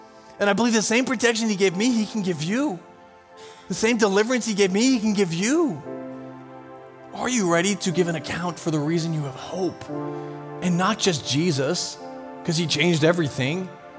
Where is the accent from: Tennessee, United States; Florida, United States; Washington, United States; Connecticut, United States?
Washington, United States; Seattle; I'm like, yeah, I'm from Seattle.